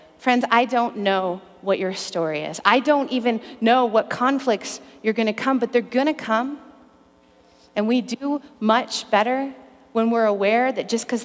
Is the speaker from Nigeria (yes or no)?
no; Canada; He's Canadian, I'm Canadian, we can do it.